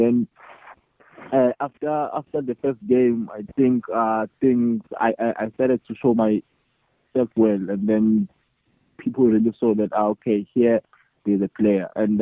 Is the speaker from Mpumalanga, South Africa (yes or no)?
no; Ulundi, KwaZulu-Natal, South Africa; I'm from Ulundi.